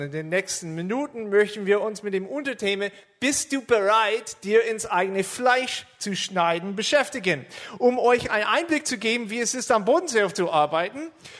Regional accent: Chicago, Illinois, United States; German is a second language; now in Germany; Wie man hört, ich komme nicht aus Deutschland, komme aus Chicago, bin seit 15 Jahren am Bodenseehof

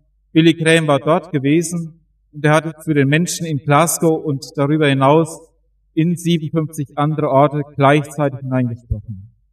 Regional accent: Wetzlar, Hesse, Germany; Ich komme aus Wetzlar, bin verheiratet, habe drei Kinder

